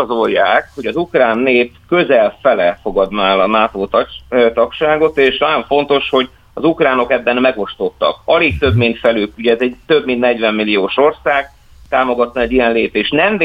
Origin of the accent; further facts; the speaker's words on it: Hungary; ugye mi magyarok vagyunk, és itt vagyunk, ez egy geopolitikai térben, itt vagyunk.